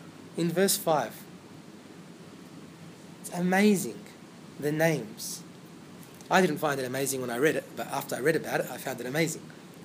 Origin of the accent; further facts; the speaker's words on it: Australia; because we're from Australia, imagine they flipped it.